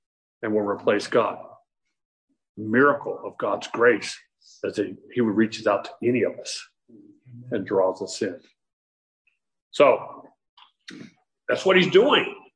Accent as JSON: {"language": "English", "town": "Chandler", "region": "Arizona", "country": "United States", "tie": "born or raised there", "said": "I grew up in Chandler. When I grew up in Chandler, there were fields everywhere."}